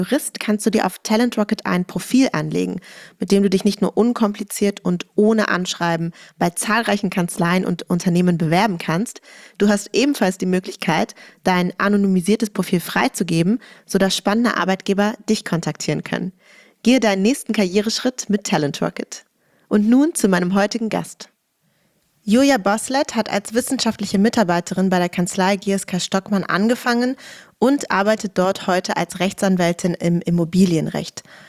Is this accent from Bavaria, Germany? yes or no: no; Berlin, Germany; also ich bin ja auch Berlinerin